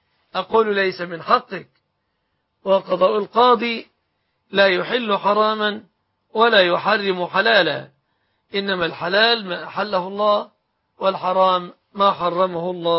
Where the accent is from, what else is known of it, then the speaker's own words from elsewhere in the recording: Egypt; بلادنا مصر